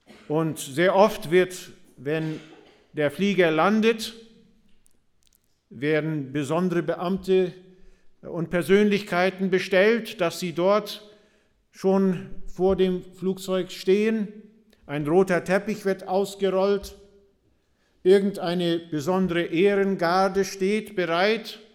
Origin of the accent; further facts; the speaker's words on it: Germany; in unserem Land, wir sind Deutsche, wir sind strebsam, wir sind arbeitsam